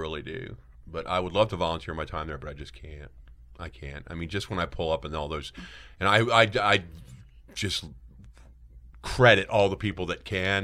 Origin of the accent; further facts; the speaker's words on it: Philadelphia, Pennsylvania, United States; now in Tennessee, United States; we were damn Yankees because we moved from Philadelphia to Tennessee.